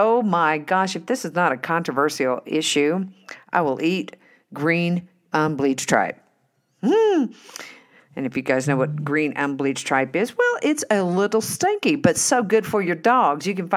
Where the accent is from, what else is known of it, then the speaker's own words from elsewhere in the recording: Oklahoma, United States; So I have been, even though I'm from Oklahoma, he was from Oklahoma.